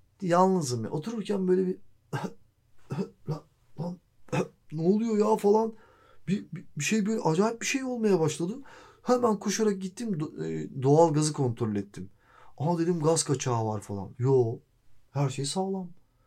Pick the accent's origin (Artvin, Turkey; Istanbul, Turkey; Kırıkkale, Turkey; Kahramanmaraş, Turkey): Istanbul, Turkey; Kadıköy; Yani benim çocukluğum, ilk gençliğim yani Kadıköy'de geçti.